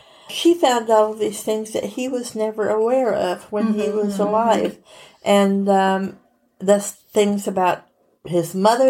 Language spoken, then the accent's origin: English; Tennessee, United States; also born or lived in Texas / Alabama; because I was born in Texas and then we moved to Tennessee and were around Tennessee and Alabama as I was growing up.